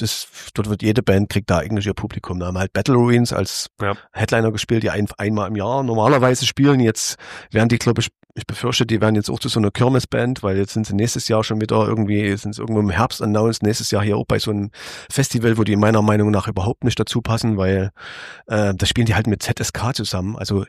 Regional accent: East Germany, Germany; Ich bin Ossi halt.

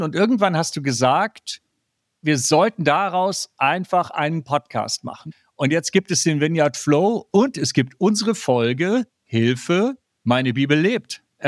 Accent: Hamburg, Germany; aus Hamburg

